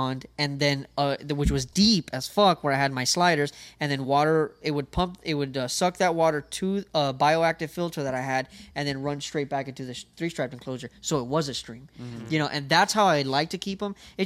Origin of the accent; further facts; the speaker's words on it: Miami, Florida, United States; Okay, so I don't know if it's because I'm from Miami, but I have an affinity for water.